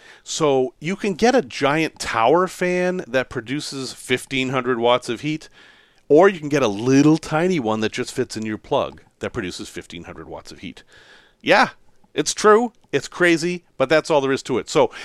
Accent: Massachusetts, United States; And I grew up in Massachusetts, so it got cold in the winter

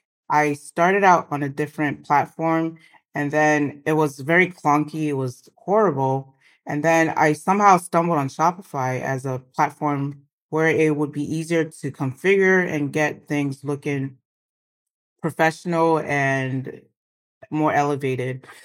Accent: Nigeria; me being Nigerian and growing up with the bold prints

